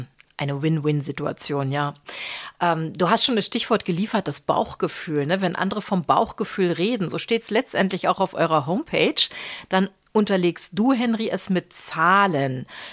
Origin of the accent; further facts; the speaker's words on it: Berlin, Germany; Ich kann das ruhig verstehen als Berlinerin.